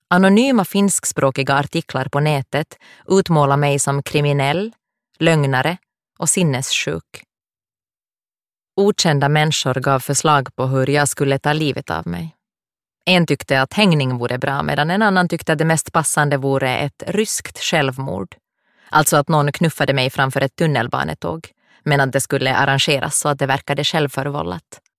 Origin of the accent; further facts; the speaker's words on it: Finland; moved away as an adult; I slutet av februari 2017 flydde jag mitt hemland, Finland.